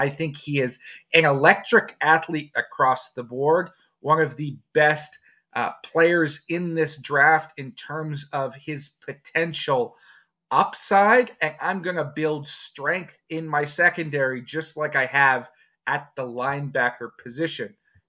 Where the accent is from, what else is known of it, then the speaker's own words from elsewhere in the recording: British Columbia, Canada; I'm back on the clock with my hometown BC Lions.